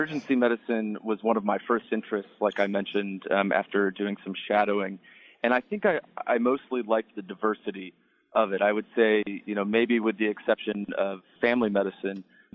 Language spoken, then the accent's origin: English; Boone, North Carolina, United States; So I'm originally from Boone, North Carolina, over near Tennessee.